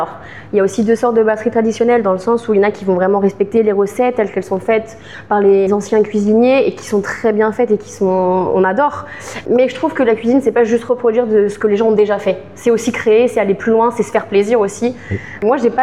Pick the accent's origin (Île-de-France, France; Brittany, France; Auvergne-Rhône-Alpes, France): Auvergne-Rhône-Alpes, France; Saint-Marcellin; Alors de Chartreuse pas tout à fait, mais moi je suis originaire de Saint-Marcellin, donc je suis pas très loin.